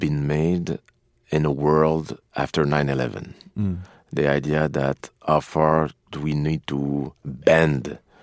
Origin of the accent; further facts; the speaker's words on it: Canada; There's something about being a Canadian and being raised in the suburb of United States, you know, yeah.